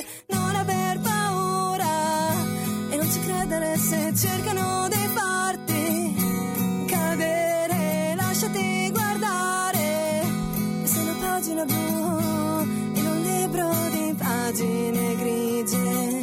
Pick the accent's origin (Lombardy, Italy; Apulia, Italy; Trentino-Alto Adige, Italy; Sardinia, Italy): Trentino-Alto Adige, Italy; Cles; Io vedo anche per esempio in Val di Non, Val di Sole, io sono di Cles